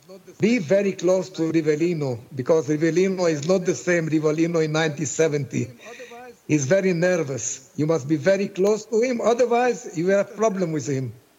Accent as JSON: {"language": "English", "country": "Hungary", "first_language": "Hungarian", "second_language": "English", "said": "I speak Hungarian, it's my mother language."}